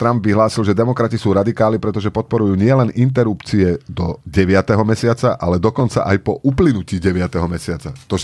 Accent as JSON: {"language": "Slovak", "town": "Bánovce nad Ondavou", "region": "Košice Region", "country": "Slovakia", "said": "ja som z Bánoviec, nad Ondavou, nie Bebravou."}